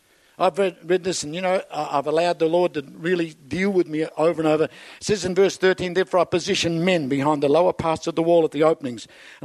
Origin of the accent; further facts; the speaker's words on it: Darwin, Northern Territory, Australia; Hey, I'm from Darwin. It may not mean much to you, but I know what it is to feel threatened. We moved to Darwin in the 1960s